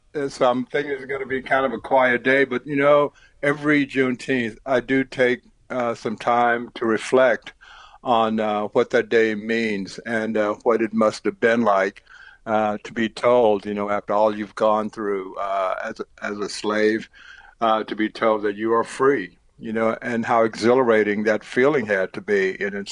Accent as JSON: {"language": "English", "town": "Houston", "region": "Texas", "country": "United States", "tie": "born or raised there", "said": "Well, growing up in Southeast Houston, my family would go on this, we called it a picnic, out to this farm actually near Prairie View"}